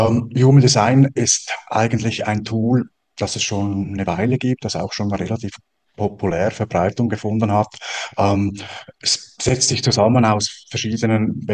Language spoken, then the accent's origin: German; Switzerland; Wie man unschwer hört, komme ich aus der Schweiz. Ich wohne am Zürichsee.